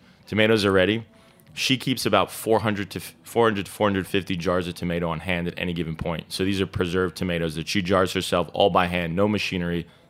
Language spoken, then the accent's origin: English; New Jersey, United States; I come from a big Italian family. My father was born there. I grew up in New Jersey, in southern New Jersey, outside of Philadelphia